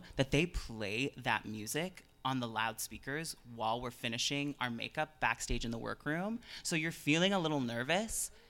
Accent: Canada; it's really frustrating to watch as a Canadian because it's not our country, but we work with these people.

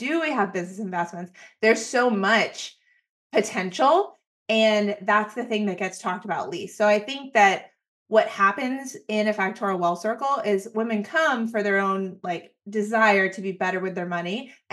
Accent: Los Angeles, California, United States; born there; No. Well, I was born in Los Angeles.

